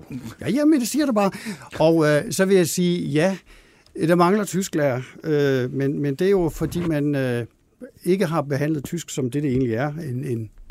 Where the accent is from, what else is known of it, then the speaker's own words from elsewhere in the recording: Sønderborg, Region of Southern Denmark, Denmark; Jeg kommer selv fra Sønderborg